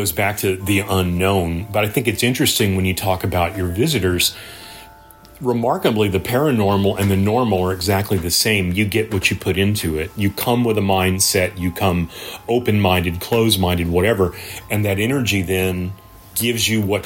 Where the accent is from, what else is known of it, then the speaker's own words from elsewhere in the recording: San Antonio, Texas, United States; the Haunted Dollhouse Museum right here in my hometown of San Antonio, Texas.